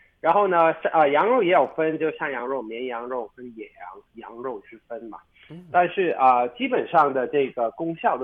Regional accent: Guangdong, China; 我是广东人

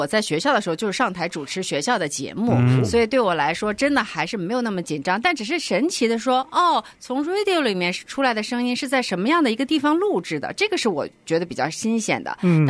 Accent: Lanzhou, Gansu, China; 这不全是我们兰州人吗？

